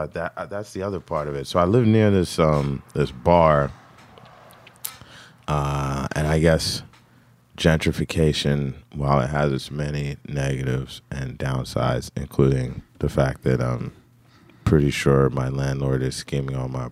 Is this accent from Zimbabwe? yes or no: yes; Zimbabwe; And growing up in Zimbabwe, when we did, there was a civil war going on and all sorts of things were happening.